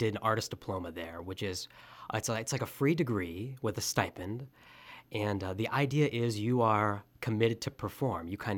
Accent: Canton, Ohio, United States; So I'm originally from Canton, Ohio, and I started playing the violin when I was 3 years old.

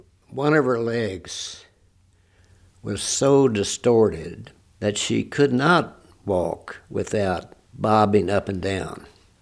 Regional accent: Lexington, United States; Well, as I grew up in Lexington, I knew many black people.

